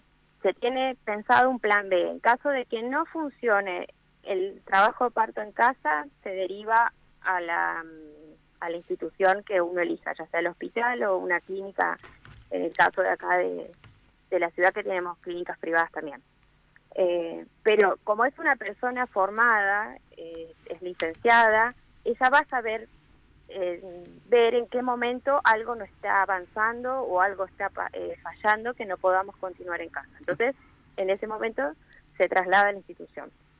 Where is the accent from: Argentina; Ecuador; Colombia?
Argentina; Ingeniero Jacobacci, Río Negro; born there; yo nací en Jacobacci, ¿no? En el hospital.